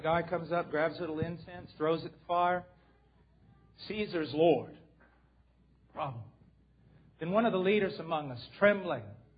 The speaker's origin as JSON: {"language": "English", "country": "United States", "said": "Now, I'm an American, so I can say this."}